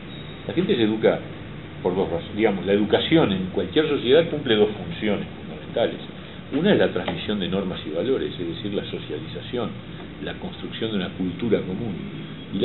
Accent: Uruguay; Los únicos que giles que estamos pensando en si cumplimos o no cumplimos, bueno, somos los uruguayos.

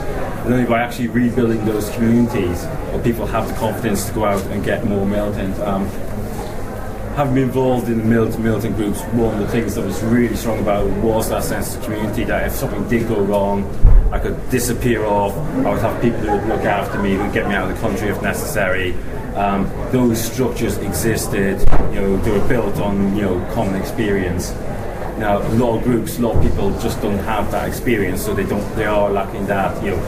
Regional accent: Northern Ireland, United Kingdom; I come from Northern Ireland, where, you know, we did pick up arms and fight.

